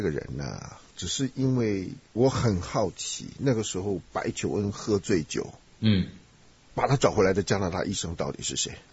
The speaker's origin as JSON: {"language": "Chinese", "region": "Henan", "country": "China", "tie": "born or raised there", "said": "那他传到的地方又是我的老家河南呢"}